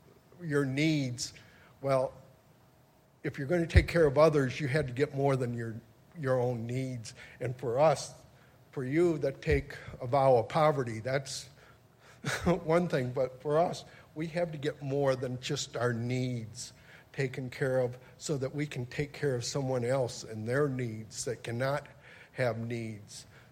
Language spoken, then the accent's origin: English; Ann Arbor, Michigan, United States; I'm from Ann Arbor.